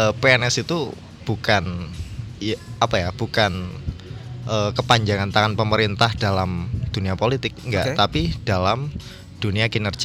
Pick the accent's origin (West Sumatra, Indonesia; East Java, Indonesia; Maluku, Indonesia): East Java, Indonesia; Lumajang; Asalnya dari Lumajang, Jawa Timur, sebuah kota metropolitan.